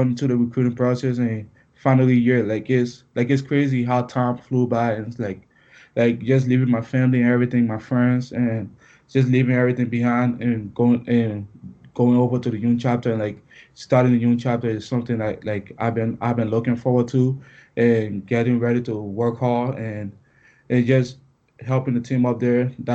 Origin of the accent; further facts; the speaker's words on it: Liberia; now in United States; It was tough. My accent was it was a main downfall. It was a hard transition for me